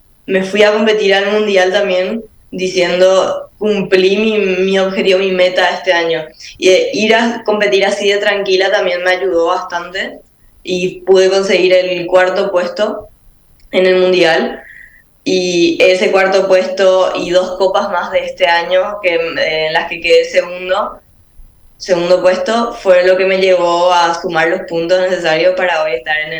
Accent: Ciudad del Este, Alto Paraná, Paraguay; Yo soy de Ciudad del Este y costó que llegue hasta mi ciudad, esa ayuda, ese apoyo.

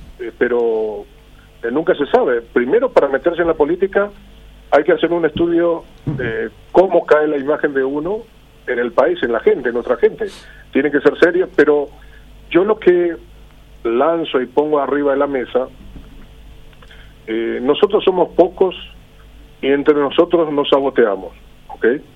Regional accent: Paraguay

